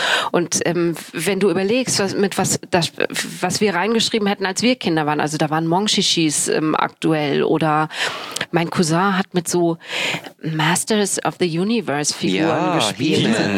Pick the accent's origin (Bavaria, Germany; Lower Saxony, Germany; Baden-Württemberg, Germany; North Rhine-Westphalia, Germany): North Rhine-Westphalia, Germany; Düsseldorf; born there; ich bin in Düsseldorf geboren